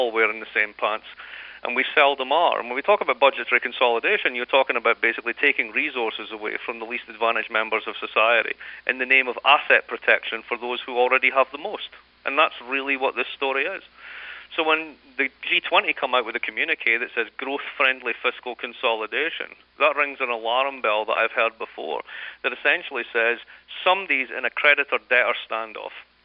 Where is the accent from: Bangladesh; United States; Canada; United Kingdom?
United Kingdom; Dundee, Scotland; I grew up in Dundee in the late 60s, early 70s and into the 80s.